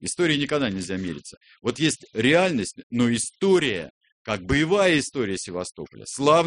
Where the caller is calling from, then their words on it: Turkey; Вы знаете, я звоню из Турции.